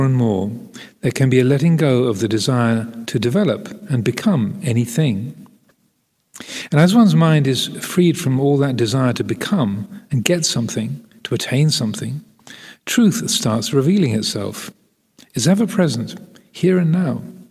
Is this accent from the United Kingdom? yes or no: yes; United Kingdom; I'm a man, I'm a British, I'm a monk